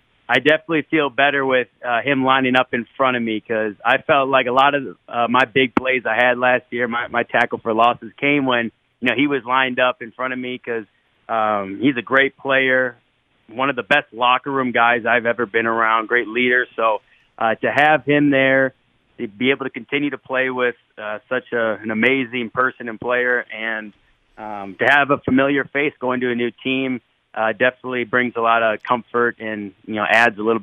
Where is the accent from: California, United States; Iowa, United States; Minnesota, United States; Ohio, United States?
Minnesota, United States; I grew up in Minnesota. I grew up watching all those games